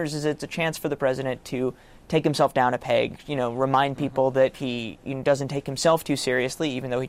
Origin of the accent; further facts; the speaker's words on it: New York City, New York, United States; I grew up in New York City, so I used to go to amateur nights and do stand-up.